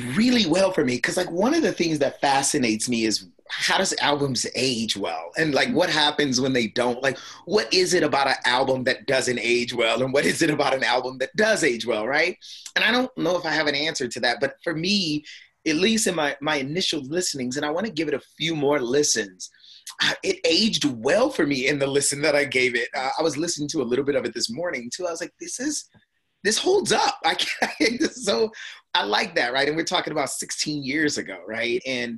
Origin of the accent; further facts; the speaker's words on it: Los Angeles, California, United States; I'm an LA boy through and through. So much about me is Los Angeles.